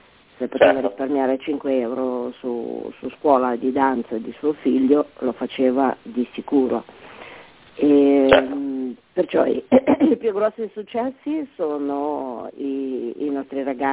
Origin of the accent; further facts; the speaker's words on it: Genoa, Liguria, Italy; sono di Genova.